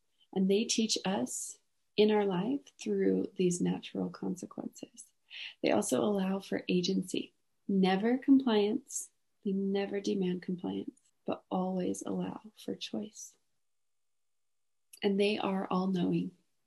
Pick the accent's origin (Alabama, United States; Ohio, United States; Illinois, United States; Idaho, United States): Idaho, United States; Boise; now in Logan, United States; We live in Logan, Utah, but I'm originally from the Boise, Idaho area.